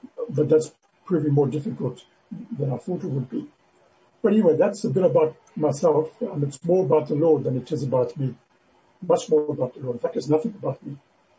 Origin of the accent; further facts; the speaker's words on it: Harare, Zimbabwe; I grew up in Harare, but the college itself was in Bulawayo.